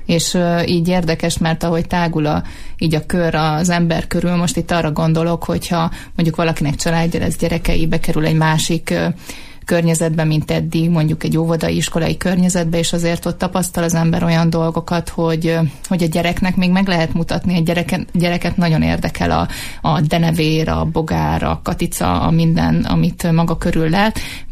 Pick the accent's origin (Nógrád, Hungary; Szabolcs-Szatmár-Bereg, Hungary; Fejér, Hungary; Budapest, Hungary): Szabolcs-Szatmár-Bereg, Hungary; Én alföldi lány vagyok, egy Szabolcs-Szatmár-Bereg vármegyei faluból származom